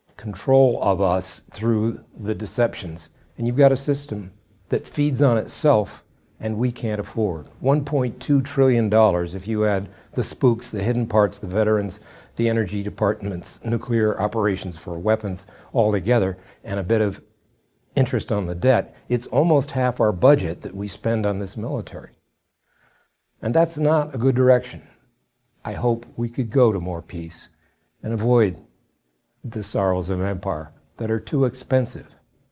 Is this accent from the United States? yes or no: yes; United States; I am an American, Mike, and there's a lot of criticism of our country